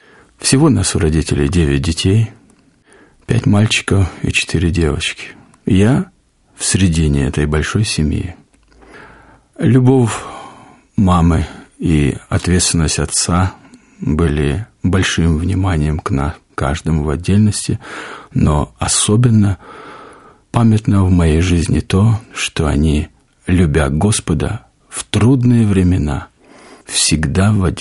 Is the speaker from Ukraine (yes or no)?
yes; Feodosia, Crimea, Ukraine; я из Украины, город Феодосия.